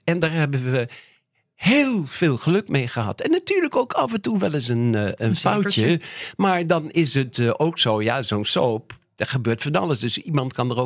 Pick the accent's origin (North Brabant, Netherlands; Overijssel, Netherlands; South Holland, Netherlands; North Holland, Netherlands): Overijssel, Netherlands; Zwolle; Omdat ik uit Zwolle kwam.